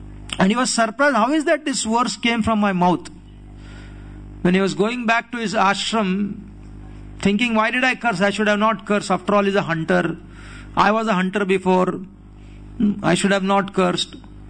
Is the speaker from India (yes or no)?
yes; Mumbai, Maharashtra, India; You know, in Mumbai, I come from Mumbai